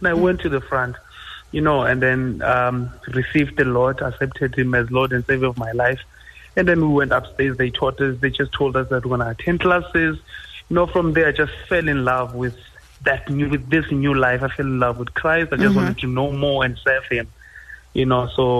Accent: Makaya, South Africa; growing up in Makaya, we were always told that you can never sit on a chair kunabantu abadala

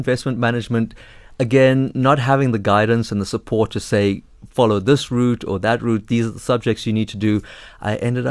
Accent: Durban, KwaZulu-Natal, South Africa; Yeah, so I grew up in apartheid South Africa. So I grew up in an Indian township in Durban called Chatsworth. Went to an all-Indian apartheid school at the time.

